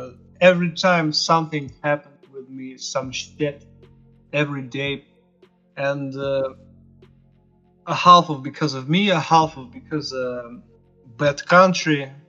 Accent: Saint Petersburg, Russia; I'm 32. I'm from Russia. I was born in St. Petersburg in the family of the doctors.

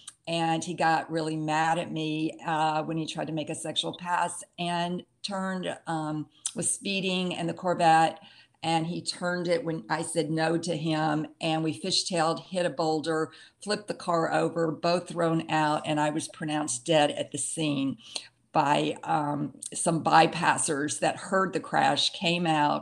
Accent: the South, United States; And I grew up in the South, and my grandfather was an alcoholic, so my dad forbade alcohol, so I did not grow up around drinking

